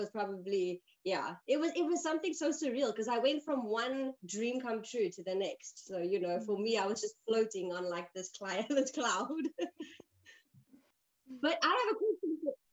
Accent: South Africa; I grew up in South Africa, but both my parents, I mean, my mother's full Japanese and my dad is Japanese German.

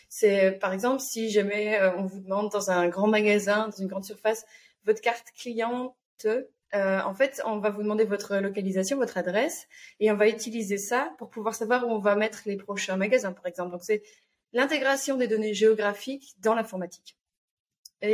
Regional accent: Liège, Wallonia, Belgium; moved away as an adult; now in Munich, Germany; J'ai 30 ans. Je suis belge d'origine. Je viens de Liège. Et j'ai déménagé il y a 4 ans à Munich, dans le sud de l'Allemagne

